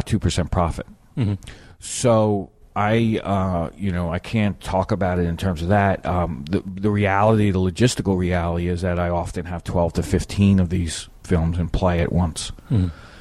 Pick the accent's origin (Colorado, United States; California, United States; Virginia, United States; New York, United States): New York, United States; New York City; well, I was born and raised in Queens and Long Island City, and I live in Astoria.